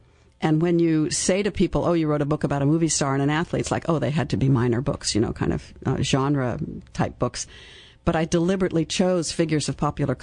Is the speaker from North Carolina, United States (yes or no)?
no; Santa Monica, California, United States; born there; I was born in St. John's Hospital in Santa Monica, California, which was known as the Hospital of the Stars at the time.